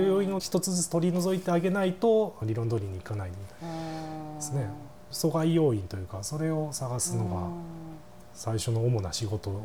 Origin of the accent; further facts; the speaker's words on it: Oita, Japan; 故郷の大分県ですねが土壌の試験研究でトップクラスというか最先端を行ってたもんですから